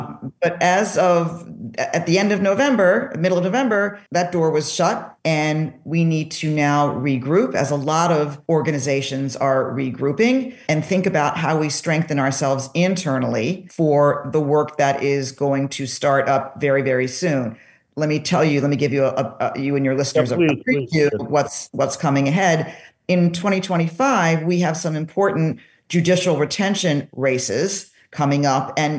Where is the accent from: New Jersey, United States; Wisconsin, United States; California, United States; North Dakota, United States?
New Jersey, United States; moved away as an adult; also born or lived in Washington, D.C.; now in Chicago, United States; I am born and raised in South Jersey, right over the bridge. And after graduating from college, I moved to Washington, D.C. for a year, caught the political bug, but then moved to Chicago, where I lived for about 35 years